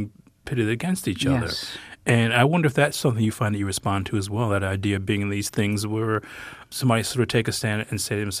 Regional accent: Detroit, Michigan, United States; because I grew up in Detroit, not far from Chicago.

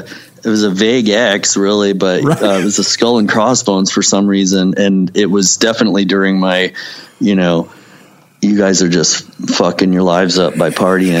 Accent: Missouri, United States; This is another thing that intrigues me about my hometown growing up, and it's in skating and all that. It's funny because the town over, the college town, Rolla

